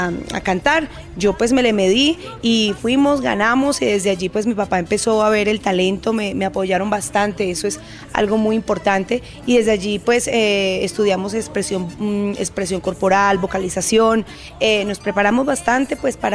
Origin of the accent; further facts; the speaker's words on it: Guacarí, Valle del Cauca, Colombia; Yo soy del Valle del Cauca, soy de un pueblo muy pequeño que se llama Guacarí. Esto es cerca entre Uga y Palmira. Bueno, mis inicios empezaron en la ciudad de Palmira.